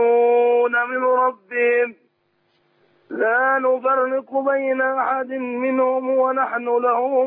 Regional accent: Beheira, Egypt; احنا من مصر يعني البحيرة، بس مسافرين في الاردن.

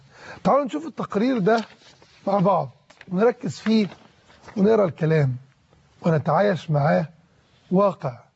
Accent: Egypt; احنا كمسلمين محتاجين نراجع التزامنا بأخلاقياتنا الإسلامية، كمصريين محتاجين نراجع التزامنا بمبادئنا وأخلاقنا المصرية، كعرب محتاجين نراجع التزامنا بقيمنا ومبادئنا العربية.

